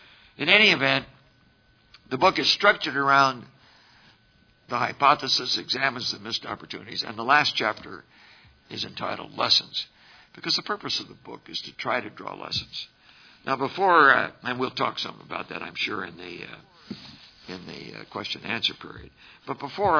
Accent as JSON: {"language": "English", "town": "San Francisco", "region": "California", "country": "United States", "tie": "born there", "said": "I was born in San Francisco. The city was San Francisco."}